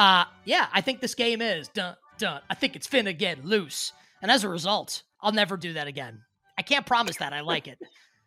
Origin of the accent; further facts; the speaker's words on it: Queens, New York, United States; who sounds like a kid I grew up with in Queens